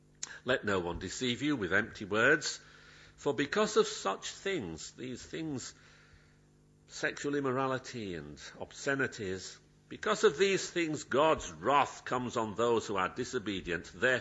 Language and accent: English; Yorkshire and the Humber, United Kingdom; I'm actually, and you know this, I've said it before, I'm a Yorkshireman.